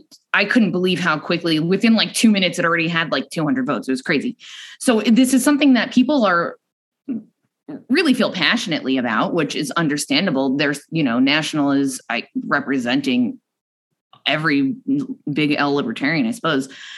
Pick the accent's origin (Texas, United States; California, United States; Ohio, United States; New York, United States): New York, United States; I'm from New York originally, so up there, it really wasn't, especially back in 2008, wasn't really a thing.